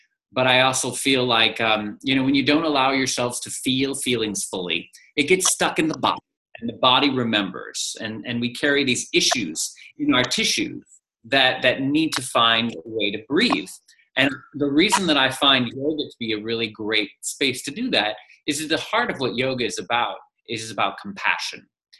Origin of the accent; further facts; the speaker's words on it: Texas, United States; So I'm originally from Texas, and so yoga is not big in Texas.